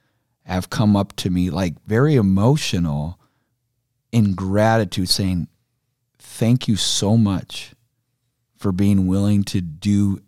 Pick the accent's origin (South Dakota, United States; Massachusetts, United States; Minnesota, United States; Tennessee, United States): South Dakota, United States; I'm American. I'm South Dakotan.